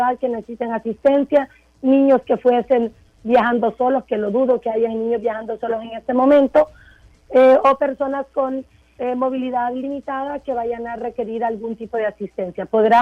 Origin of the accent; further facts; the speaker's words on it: Honduras; eso es parte de nuestra naturaleza como latinos y como hondureños